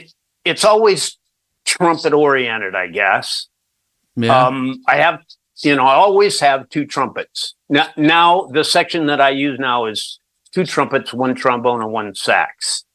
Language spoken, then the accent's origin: English; Illinois, United States; You know, I'm from Illinois, so you know it was like a big deal.